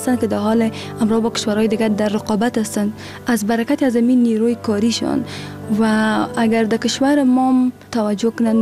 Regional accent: Afghanistan; و دوباره به افغانستان آمدم، امروی دوستای خود یک جا شدم

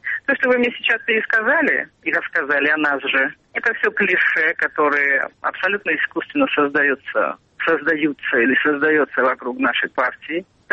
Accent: Sukhumi, Abkhazia, Georgia; moved away; родилась и выросла в Сухуми, я вообще абхазская, этническая.

